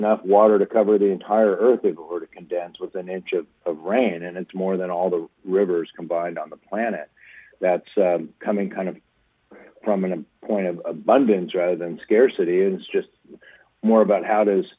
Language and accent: English; California, United States; And, of course, growing up in Southern California, we're acutely aware of how little water we actually get here.